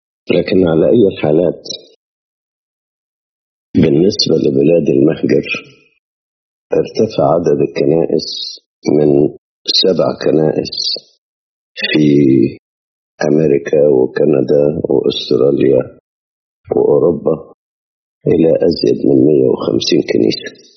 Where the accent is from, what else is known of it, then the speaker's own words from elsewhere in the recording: Egypt; أصبح عندنا في مصر 7 كليات لاهوتية